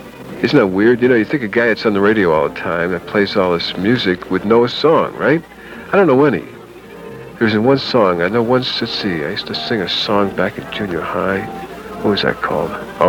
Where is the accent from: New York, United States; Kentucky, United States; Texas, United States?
New York, United States; Brooklyn; because I'm from Brooklyn, you know. I used to say, hey, toy, toy, and toy, what's happening, man?